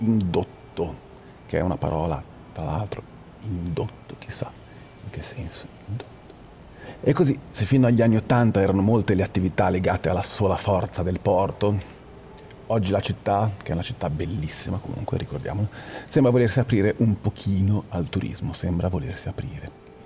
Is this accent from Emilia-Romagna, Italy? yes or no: no; Camogli, Liguria, Italy; Io sono di Camogli, tra l'altro.